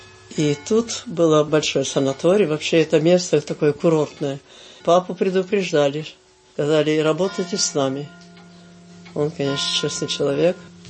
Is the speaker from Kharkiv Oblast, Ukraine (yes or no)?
yes; Kharkiv, Kharkiv Oblast, Ukraine; born there; В Харькове.